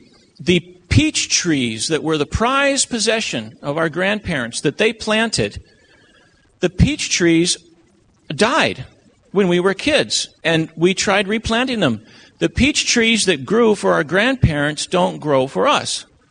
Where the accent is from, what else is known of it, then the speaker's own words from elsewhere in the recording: Maine, United States; also born or lived in Loma Linda, California; I'm from Maine. You know that much.